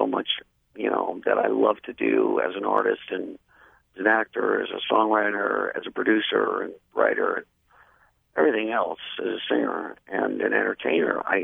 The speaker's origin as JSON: {"language": "English", "town": "New York City", "region": "New York", "country": "United States", "tie": "born or raised there", "also_born_or_lived": "New Jersey", "said": "And, you know, I grew up in New York City and New Jersey, and my parents were actors and singers"}